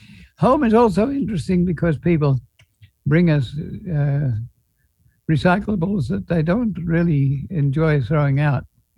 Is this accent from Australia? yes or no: yes; Australia; I'm Australian in background